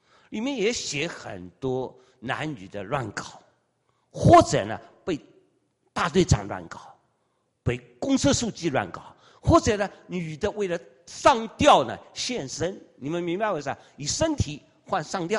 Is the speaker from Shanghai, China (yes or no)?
yes; Shanghai, China; 我在城里人，我在上海长大的小子，连厕所都不会上